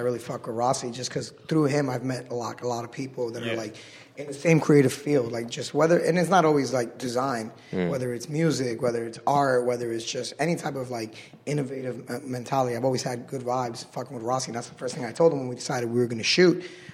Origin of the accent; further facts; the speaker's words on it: New York, United States; now in San Diego, United States; You know, to be honest, I'm from New York.